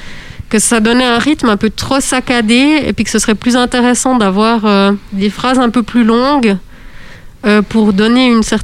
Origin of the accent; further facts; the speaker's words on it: La Chaux-de-Fonds, Neuchâtel, Switzerland; mais qui est vraiment à côté de la Chaux-de-Fonds, en fait